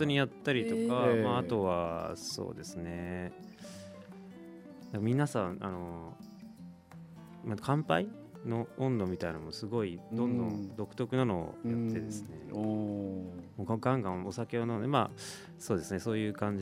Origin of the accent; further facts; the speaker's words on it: Sapporo, Hokkaido, Japan; 札幌市から来ました